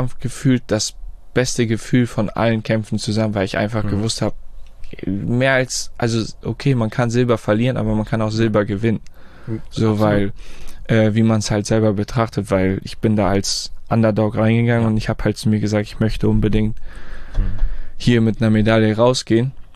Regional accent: Harrislee, Schleswig-Holstein, Germany; Ich bin hier in Flensburg, also ich komme aus Harrisley

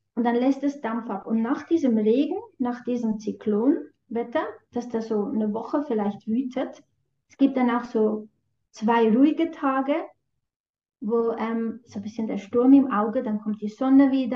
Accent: Central Switzerland, Switzerland; so ein bisschen wie der Föhn bei uns in der Zentralschweiz

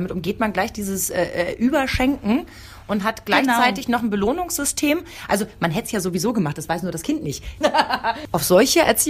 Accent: eastern Germany, Germany; ich bin noch im Osten groß geworden

